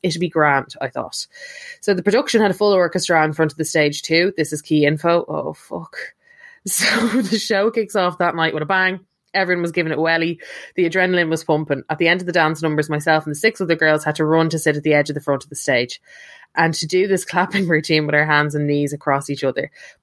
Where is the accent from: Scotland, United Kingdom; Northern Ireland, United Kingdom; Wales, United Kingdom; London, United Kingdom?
Northern Ireland, United Kingdom; She kept talking away and asking if I was from Northern Ireland. I said, yes.